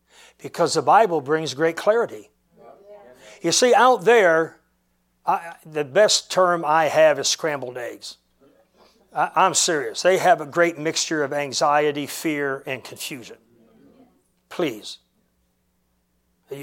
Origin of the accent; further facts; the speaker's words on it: Michigan, United States; I'm a little handicapped. I'm from Michigan.